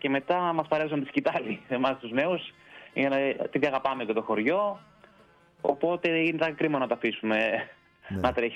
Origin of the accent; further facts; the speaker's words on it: Ptolemaida, Western Macedonia, Greece; born there; Εγώ γεννήθηκα πιο δίπλα, στην Τολμαίδα